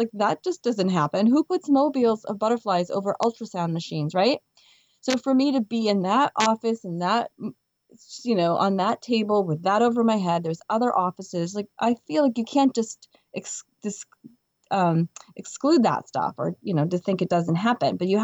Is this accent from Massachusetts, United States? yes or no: yes; Boston, Massachusetts, United States; I'm from the Boston area, not in the Boston diocese, but close enough.